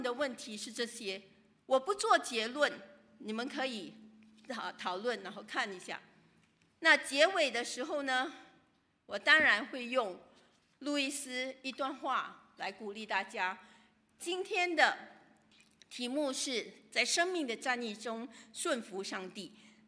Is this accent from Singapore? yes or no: yes; Singapore; 我是新加坡人，我主要的我会替新加坡人讲话。